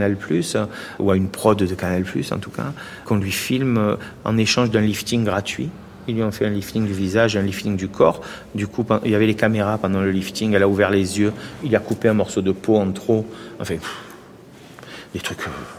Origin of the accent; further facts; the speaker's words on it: Marseille, Provence-Alpes-Côte d'Azur, France; now in Paris, France; je suis originaire de Marseille. Je suis un petit provincial, comme on dit, à Paris. Et je viens pour faire les cours Florent.